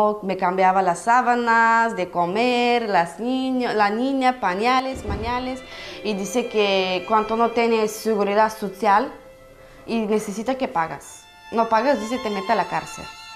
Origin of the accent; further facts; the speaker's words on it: Bulgaria; Spanish is a second language; moved away as an adult; now in Spain; Soy de Bulgaria. Llevo 3 años y medio, voy a hacer 4 años.